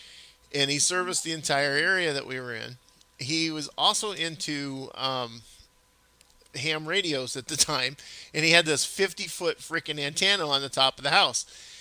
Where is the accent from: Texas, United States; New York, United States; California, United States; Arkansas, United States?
California, United States; hey, I grew up in Cali, man.